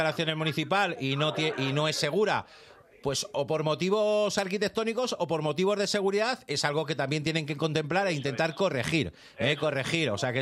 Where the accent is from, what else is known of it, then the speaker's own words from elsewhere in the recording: Madrid, Community of Madrid, Spain; soy de Caño Roto